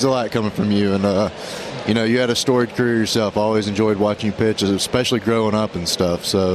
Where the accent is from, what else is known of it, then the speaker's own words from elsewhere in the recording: Lucedale, Mississippi, United States; I'm just north of Biloxi, Lucedale, Mississippi. Okay. Everyone kind of knows where Biloxi is, so I always just say just north of there. It's in the middle of nowhere.